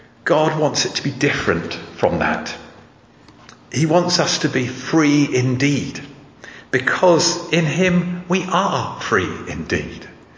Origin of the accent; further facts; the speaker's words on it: Kenya; When I grew up in Kenya, I was so proud that African elephants hadn't been domesticated.